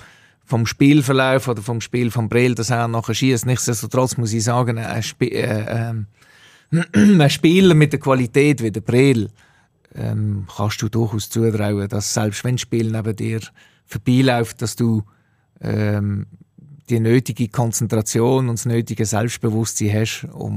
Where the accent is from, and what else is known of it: Switzerland